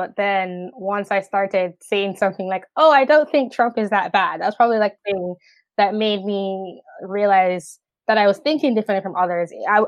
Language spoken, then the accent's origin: English; Jamaica; Growing up in Jamaica was different from here.